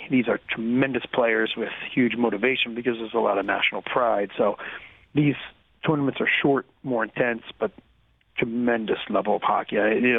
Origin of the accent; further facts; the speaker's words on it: Philadelphia, Pennsylvania, United States; I grew up in Philadelphia when the Flyers were winning the Stanley Cup.